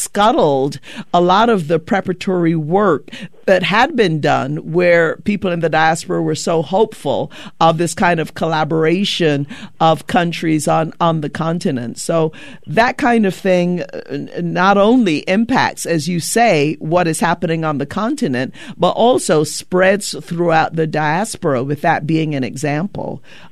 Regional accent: Barbados; I just returned home from my home country of Barbados in the Caribbean

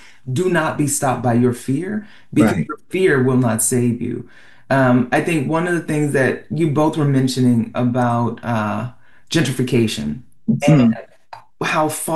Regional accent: New Orleans, Louisiana, United States; My hometown, New Orleans, after Katrina was decimated, right.

